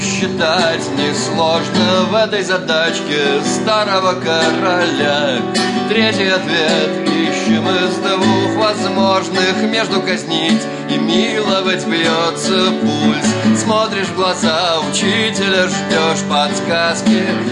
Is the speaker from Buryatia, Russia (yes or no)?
no; Serpukhov, Moscow Oblast, Russia; Я сам из Серпухова, мне очень понятны эти маленькие подмосковные города, как мне кажется.